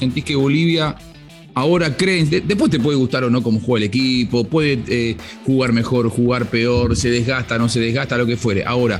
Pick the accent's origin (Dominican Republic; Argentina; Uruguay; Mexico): Argentina; Olvídate que sos boliviano, yo me olvido que soy argentino.